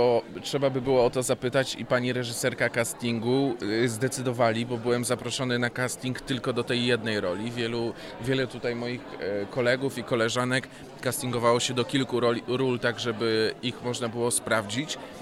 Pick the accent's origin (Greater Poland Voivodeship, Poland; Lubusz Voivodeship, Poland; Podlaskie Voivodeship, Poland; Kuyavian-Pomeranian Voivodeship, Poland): Kuyavian-Pomeranian Voivodeship, Poland; Toruń; przypominająca mi trochę moje strony toruńskie.